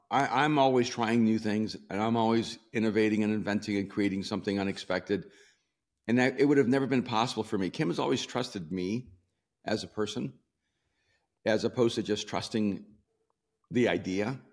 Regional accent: El Salvador; also born or lived in New York / Miami; And I'm a city guy. I'm from El Salvador, lived in New York and Miami.

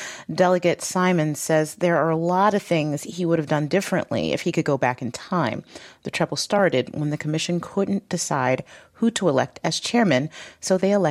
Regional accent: Michigan, United States; I'm from Michigan, I know that it is very segregated.

